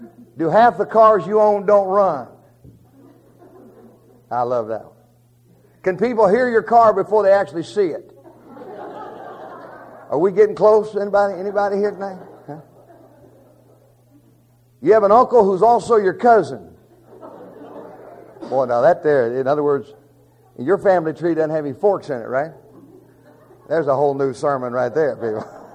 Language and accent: English; the South, United States; Yes, I live in Alabama. They think everybody in Alabama's name is Goober. That's not my problem. I'm an American by birth, a Southerner by the grace of God